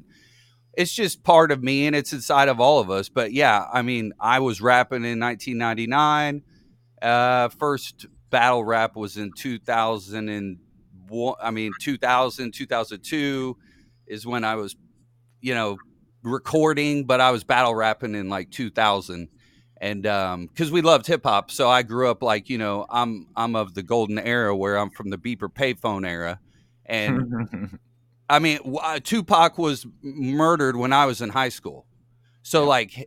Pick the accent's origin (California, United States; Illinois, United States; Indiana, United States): Indiana, United States; I'm from Indiana. So, you know, Larry Bird was God.